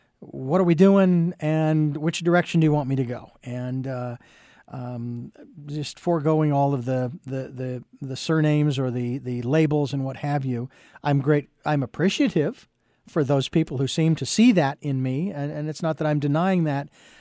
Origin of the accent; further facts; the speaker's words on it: Phoenix, Arizona, United States; After growing up in Phoenix, Arizona, I've had enough of the hot weather.